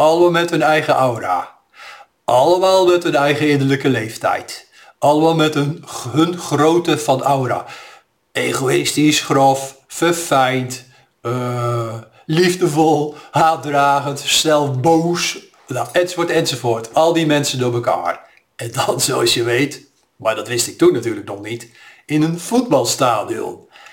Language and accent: Dutch; Amersfoort, Utrecht, Netherlands; born there; Ik woonde toen in Amersfoort, dat is mijn geboortestad.